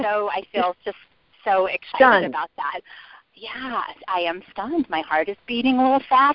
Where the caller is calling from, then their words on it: Iowa, United States; I am from Iowa, and this is my first time calling in.